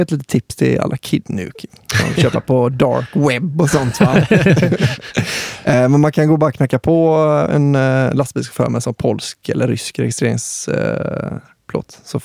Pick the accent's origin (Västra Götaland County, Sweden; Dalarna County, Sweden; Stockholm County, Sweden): Västra Götaland County, Sweden; Kungälv; Jag är från Kungälv.